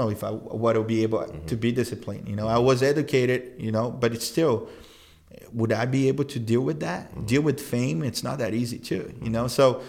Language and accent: English; Brazil; I grew up in Brazil